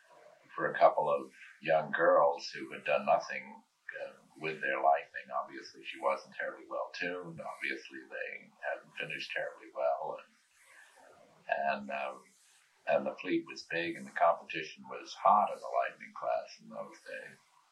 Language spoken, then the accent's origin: English; New York City, New York, United States; born there; now in Oyster Bay, United States; And I was born in New York City, the 8th generation direct mail line, born in the city of New York. And today I live in Oyster Bay.